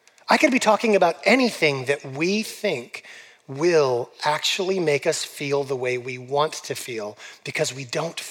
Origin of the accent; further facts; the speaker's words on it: California, United States; a completely impractical choice for me as like a kid growing up in California.